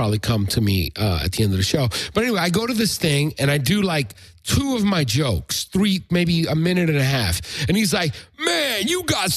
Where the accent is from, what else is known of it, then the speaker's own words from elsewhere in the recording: New York, United States; hey, I'm Puerto Rican. I'm from the East Harlem.